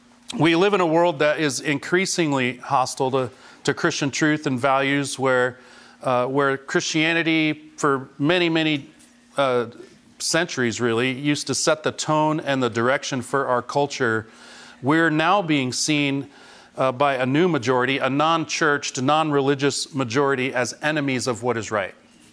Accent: Washington, United States; I tell people I'm from Washington, and they say, oh, it rains up there a lot. No, it rains in Seattle. It doesn't rain in eastern Washington.

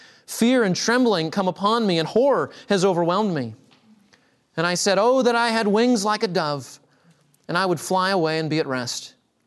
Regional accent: Texas, United States; I'm from Texas. We love our pickup trucks in Texas.

